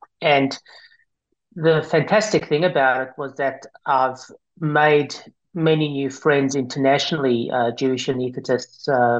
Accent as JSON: {"language": "English", "town": "Johannesburg", "region": "Gauteng", "country": "South Africa", "moved": "as an adult", "lives_now": "Melbourne, Australia", "said": "I'm originally from South Africa, from Johannesburg. I migrated to Australia, to Melbourne, 27 years ago, just after I finished medical school."}